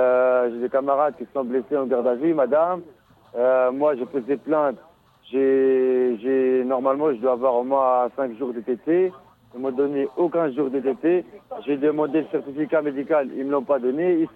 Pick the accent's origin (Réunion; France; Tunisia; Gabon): Tunisia; moi je suis Tunisien.